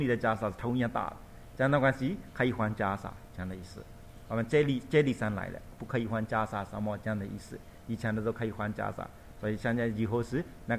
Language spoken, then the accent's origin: Chinese; Myanmar; Chinese is a second language; 不是我们缅甸人穿的这样